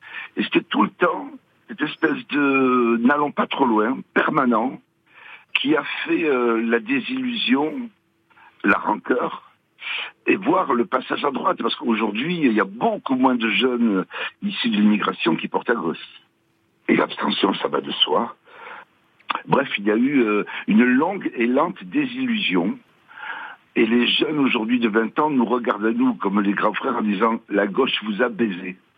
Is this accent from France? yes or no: yes; France